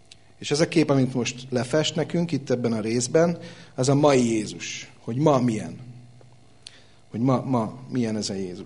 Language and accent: Hungarian; Budapest, Hungary; Tudod, erre belvárosi gyerekként Budapesten, vagy déli gyerekként, tudod, mit mondunk erre?